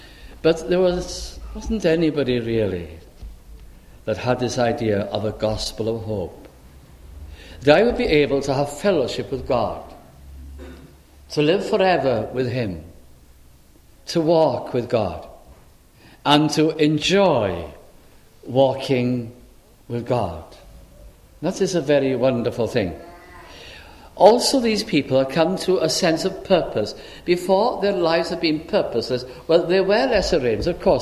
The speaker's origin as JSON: {"language": "English", "region": "North West England", "country": "United Kingdom", "tie": "born or raised there", "said": "And I was brought up mainly in South Lancashire"}